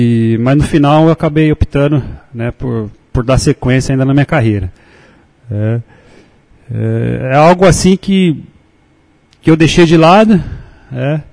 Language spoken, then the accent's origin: Portuguese; São Paulo, Brazil; now in Recife, Brazil; Eu sou de São Paulo, eu não sei se eu volto pra lá, né?